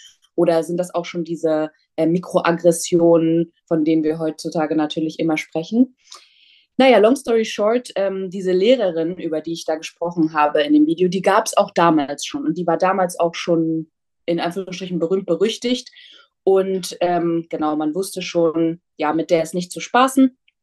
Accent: Halle, Saxony-Anhalt, Germany; moved away as an adult; now in Berlin, Germany; ich bin in Halle-Saale aufgewachsen. Ich wohne jetzt in Berlin und bin 2018 auch so schnell ich konnte nach Berlin gezogen. Ich bin in Halle auf ein Gymnasium gegangen.

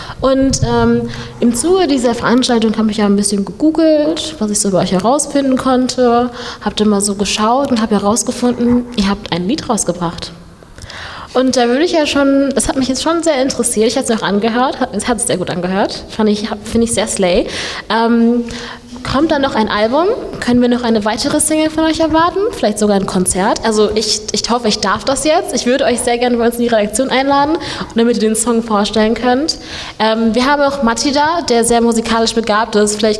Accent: Bochum, North Rhine-Westphalia, Germany; Ich bin ja aus Bochum, wie ihr alle wisst und ich schon zum tausendsten Mal gesagt habe.

